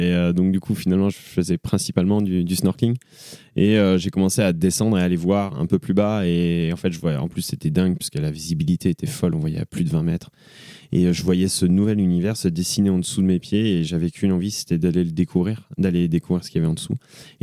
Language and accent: French; France; Bon, en plus, je suis français, on peut être très exigeant